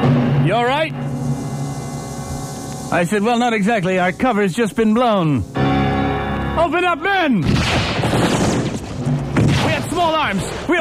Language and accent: English; Louisiana, United States; but I'm from Louisiana, number one and number two.